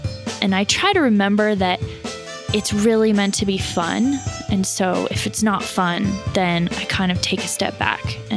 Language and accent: English; Colorado, United States; now in California, United States; I'm originally from Colorado. I live in California now.